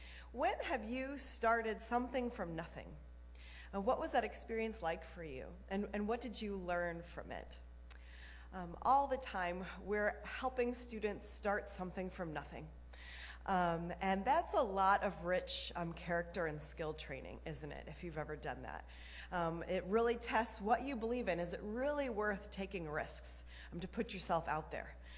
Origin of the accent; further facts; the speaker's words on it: Illinois, United States; moved away as an adult; now in California, United States; I've been with InterVarsity for 18 years. I'm originally from Illinois and moved here 5.5 years ago because the Lord called us here. And so we are new to California in a way.